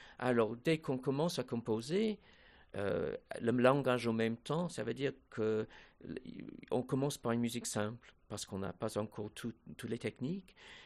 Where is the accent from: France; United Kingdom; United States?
United Kingdom; England; first language English; French is a second language; Non, je suis un Anglais, je suis un Britannique. C'est mon langage